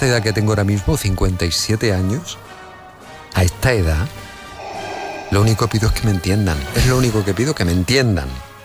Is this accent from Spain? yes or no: yes; Spain; Pero me ha tocado nacer en España, quiero decirte. Soy español, estoy orgulloso